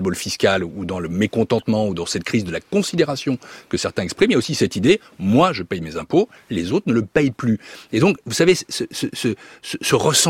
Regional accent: Paris, Île-de-France, France; Je suis parisien, je suis né à Paris, j'ai vécu à Paris, dans une famille, disons, intellectuelle, pas aisée sur le plan financier, mais avec ce qu'on appelle du capital culturel.

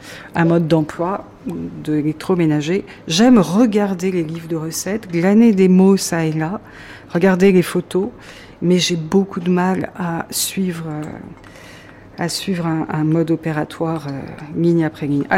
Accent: Morocco; born there; parce que je suis née au Maroc et j'y ai passé tous mes étés d'enfance.

